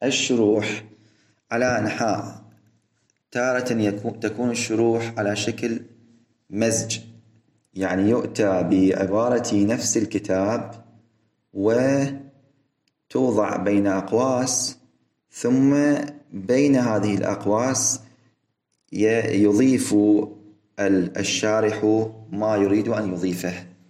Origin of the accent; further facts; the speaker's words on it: Iraq; نحن عندنا في العراق أيضا نستعمل هذا اللفظ،